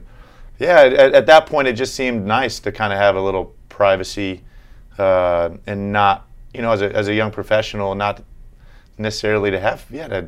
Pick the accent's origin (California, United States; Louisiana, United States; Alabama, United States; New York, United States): California, United States; San Diego; Yeah, growing up in San Diego too.